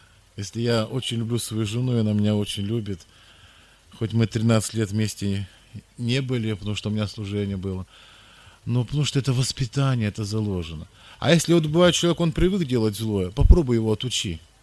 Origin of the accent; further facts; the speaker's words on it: Ural, Russia; Я говорю: я с Урала.